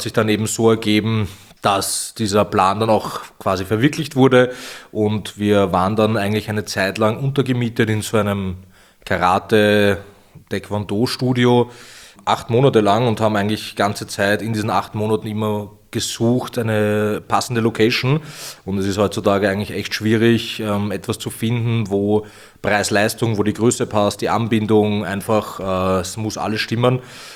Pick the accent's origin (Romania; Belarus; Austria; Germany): Austria; Vienna; Ja, also ich komme aus Wien